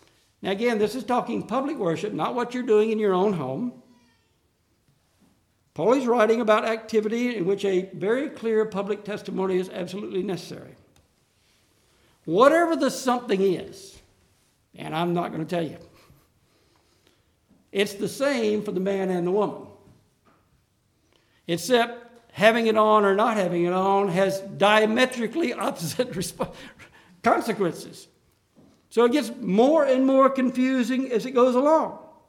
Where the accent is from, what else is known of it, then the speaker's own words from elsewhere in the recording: Deep South, United States; When I grew up in the Deep South, you didn't go to church without every woman in the place having a hat on.